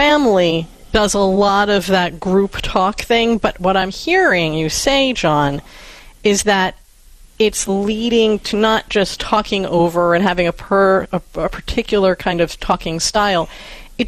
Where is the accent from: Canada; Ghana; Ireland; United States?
Ireland; I'm Irish.